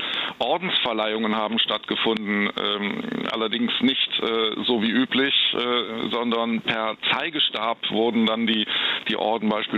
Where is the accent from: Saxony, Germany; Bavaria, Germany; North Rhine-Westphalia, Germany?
North Rhine-Westphalia, Germany; Cologne; Das ist ja selbstverständlich nicht nur für mich als Kölner